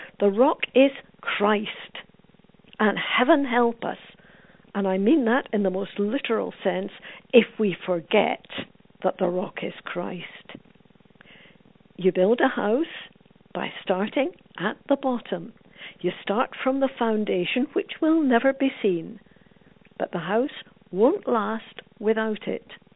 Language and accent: English; Scotland, United Kingdom; Well, I grew up on the west coast of Scotland, and in summer, on the long, gorgeous sandy beach in my hometown